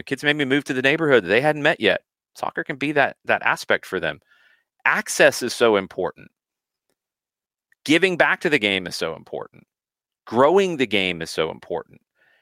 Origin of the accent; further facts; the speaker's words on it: Riverdale, Georgia, United States; I went to high school at Eagles Landing, born and raised in Riverdale in Clayton County, played for the Clayton County YMCA.